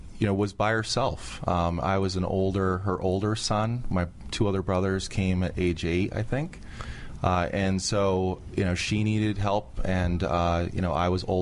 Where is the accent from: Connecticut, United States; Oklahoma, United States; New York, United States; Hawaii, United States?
New York, United States; I grew up in the Catskills.